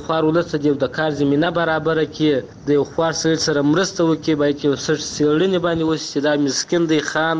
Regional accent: Helmand, Afghanistan; موږ د هلمند یو.

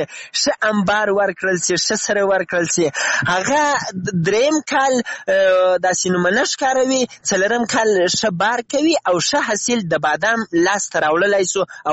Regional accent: Afghanistan; now in Iran; له افغانستان لیرې مسافر یې، خو زه هم داسې په ایران کې مسافر یم، هیله د خپل وطن ته لاړ شو.

